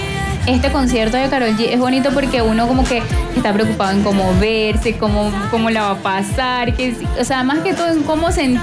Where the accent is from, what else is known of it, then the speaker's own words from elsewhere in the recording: Venezuela; now in Chile; Soy venezolana, tengo 7 años acá ya.